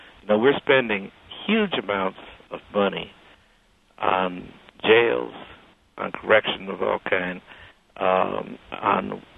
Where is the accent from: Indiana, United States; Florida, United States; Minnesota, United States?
Indiana, United States; East Chicago; I started out to become a general practitioner of medicine in my hometown of East Chicago, Indiana. And I'm from a low-income family.